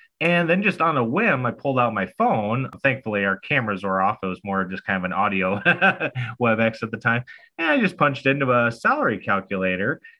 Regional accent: Marshall, Minnesota, United States; my first, shall we say, passive investment was a fourplex here in my hometown of Marshall, Minnesota.

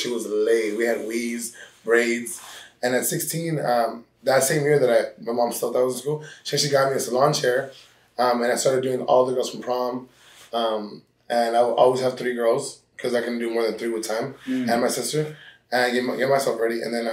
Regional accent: North Hollywood, California, United States; also born or lived in Antelope Valley; Yeah, and then I was raised in North Hollywood.

